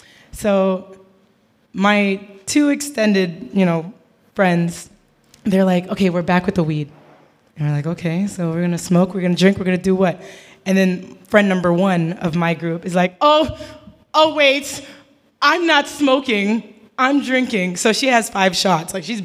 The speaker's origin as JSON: {"language": "English", "region": "Florida", "country": "United States", "said": "I'm from Florida, you know. I'm not used to being away from the city or a mall."}